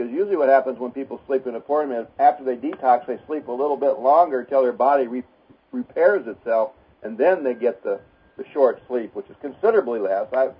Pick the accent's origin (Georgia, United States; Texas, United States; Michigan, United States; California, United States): Michigan, United States; Ann Arbor; Today with my printer back in Auburn Hills, which is by my hometown of Ann Arbor